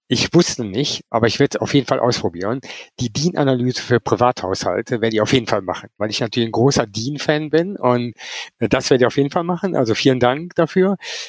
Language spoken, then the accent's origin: German; Cologne, North Rhine-Westphalia, Germany; ich komme zwar aus Köln